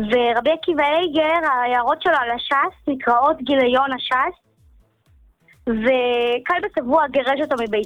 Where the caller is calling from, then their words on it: Bnei Brak, Central District, Israel; מבני ברק.